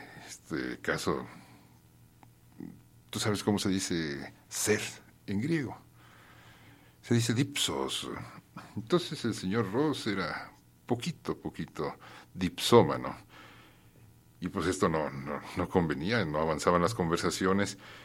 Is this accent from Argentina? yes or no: no; Mexico; porque pertenecemos a un país que se llama Estados Unidos Mexicanos, somos estadounidenses.